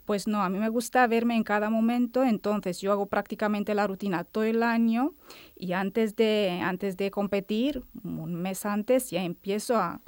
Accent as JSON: {"language": "Spanish", "country": "Romania", "tie": "born or raised there", "moved": "yes", "lives_now": "Formentera, Spain", "said": "Conocí a mi marido cuando estaba de vacaciones en Rumanía, me crié en Rumanía, y hace 20 años que estamos aquí."}